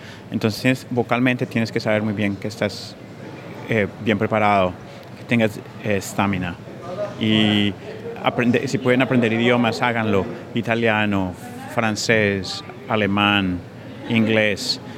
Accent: Colombia; now in Australia; ahora yo soy parte de Australia también. Soy tan colombiano como australiano hoy en día.

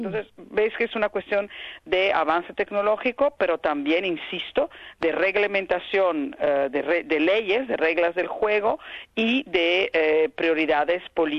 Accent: Italy; Spanish is a second language; En mi país, en Italia, las contribuciones públicas a los fósiles son 12 billones de euros cada año

